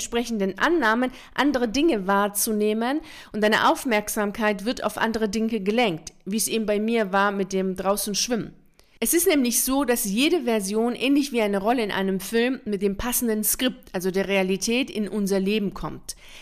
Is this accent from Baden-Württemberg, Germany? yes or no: no; Bremen, Germany; Ich bin in Bremen aufgewachsen und diese Stadt lag schon immer an der Weser.